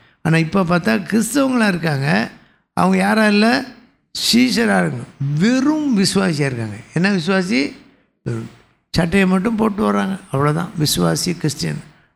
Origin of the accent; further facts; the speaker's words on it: Tamil Nadu, India; தமிழில் பேசுகிறேன், தமிழ் பேசிக்கிறேன், நான் தமிழ்நாடு தான்.